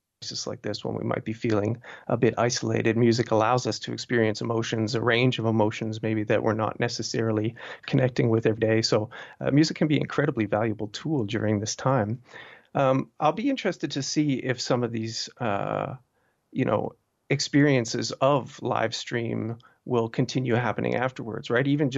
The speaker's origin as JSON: {"language": "English", "country": "Canada", "tie": "born or raised there", "said": "I grew up in Canada and did my PhD in Canada and Montreal right around when … were coming out in the early 2000s."}